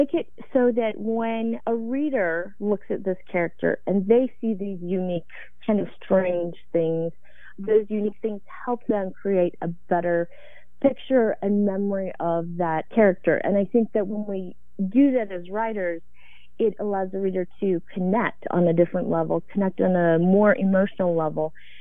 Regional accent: Utah, United States; I grew up in Utah. I am Japanese American, and there's not a lot of diversity.

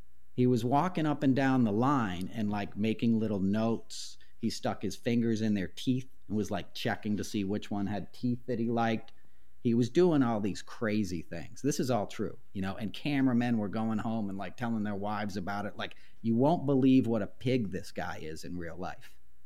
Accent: New York, United States; And I grew up in New York in the 80s in Westchester outside of the city.

